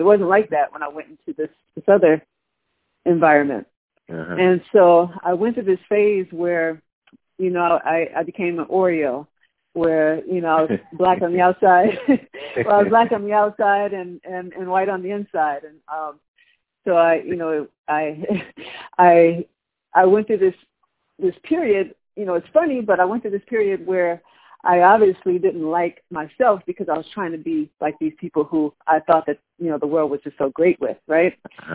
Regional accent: Los Angeles, California, United States; but I was raised in South Central, Crenshaw and Slauson, anyone from California would know. Okay. So that, it is a black neighborhood.

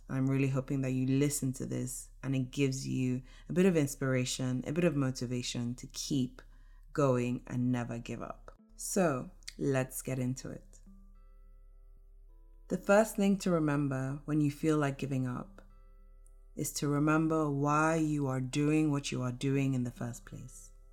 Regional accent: Nigeria; I was born and raised in Nigeria, so, and I go back and visit regularly. My parents live in Nigeria, my brothers live in Nigeria, my best friends live in Nigeria

